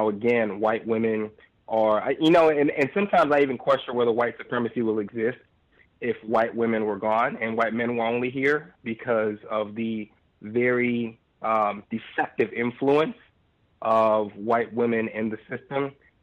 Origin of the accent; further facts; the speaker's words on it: Missouri, United States; Claire McCaskill, she is a senator from the state which I live. I'm from Missouri.